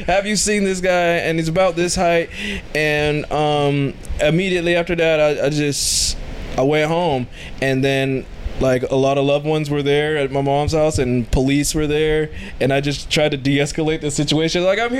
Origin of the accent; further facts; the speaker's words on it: Ohio, United States; also born or lived in New York City; I'd spend a decent amount of time there, but more time in Ohio, so I am from Ohio. That's my birth certificate.